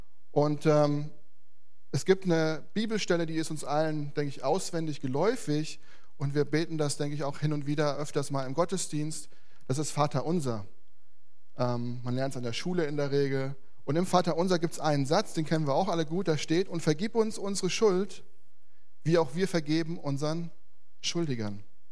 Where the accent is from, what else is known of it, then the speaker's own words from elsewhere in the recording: Velbert, North Rhine-Westphalia, Germany; Ich komme aus Velbert, aus der Gemeinde, wo auch die Velberter Mission herkommt.